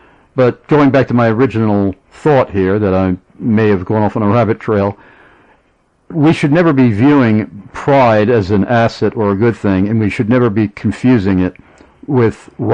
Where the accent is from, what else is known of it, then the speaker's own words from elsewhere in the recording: New York, United States; now in Pennsylvania, United States; at least that I've noticed growing up in New York and living here in Pennsylvania in the Northeast